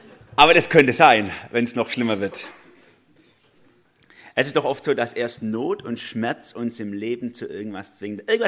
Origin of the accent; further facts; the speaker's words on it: Baden-Württemberg, Germany; now in Karlsruhe, Germany; Karlsruhe ist seit über 10 Jahren meine Heimat. Fühlt sich komisch an, das als Schwabe zu sagen.